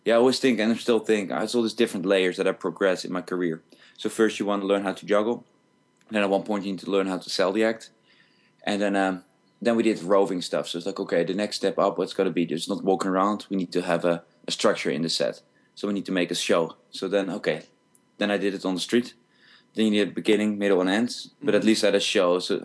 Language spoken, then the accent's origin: English; Netherlands; now in Las Vegas, United States; Right now, I'm in Las Vegas in the United States, but I'm from the Netherlands.